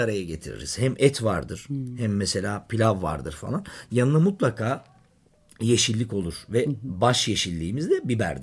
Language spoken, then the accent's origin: Turkish; Diyarbakır, Diyarbakır Province, Turkey; Diyarbakır'ın içindenim. Bağlar dediğimiz yani. Yerden. Ailem aslen Mardinli. Hı-hı. Ama ben doğma büyüme kardeşlerimle biz Diyarbakırlıyız.